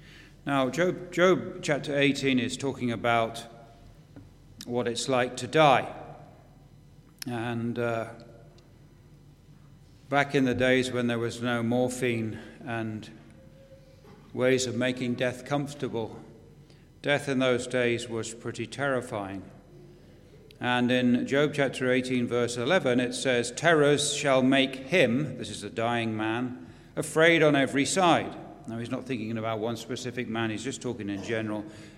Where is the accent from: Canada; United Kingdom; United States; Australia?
United Kingdom; England; I'm from England.